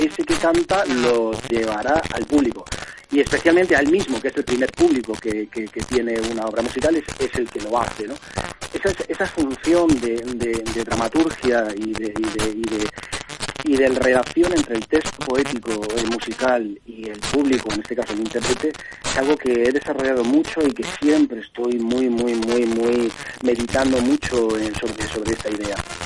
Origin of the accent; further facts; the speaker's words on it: Castilla-La Mancha, Spain; yo soy castellano y es mucha honra, y castellano viejo, castellano nuevo, me da lo mismo, castellano, y encima de La Mancha